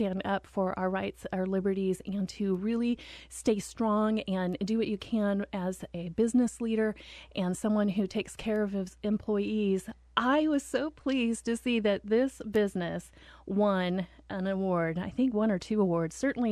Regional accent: Oregon, United States; I've got web feet. I'm from Oregon.

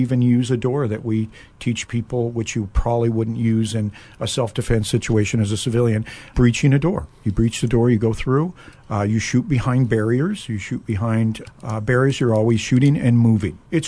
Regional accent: Salem, Oregon, United States; I'm a local guy. I'm from the Salem-Kaiser area. I live in Kaiser, yes.

